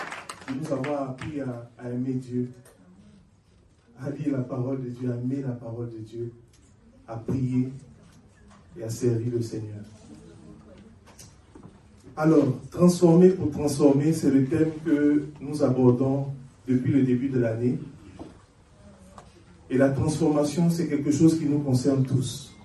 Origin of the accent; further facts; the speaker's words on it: Côte d’Ivoire; Je suis originaire de la Côte d'Ivoire. Et j'ai grandi dans cette église.